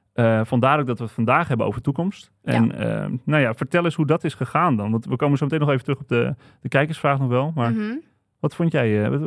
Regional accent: Wieringerwerf, North Holland, Netherlands; En toen ging ik dus terug naar mijn dorpje Wiegenwerf, waar ik vandaan kom.

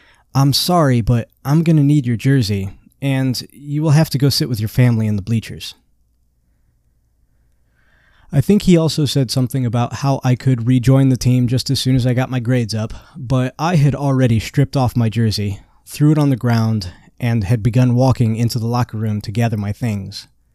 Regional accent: Indiana, United States; born there; I was born in March of 1984 in northern Indiana to my mother, Brenda, and my father, Donald Sr.

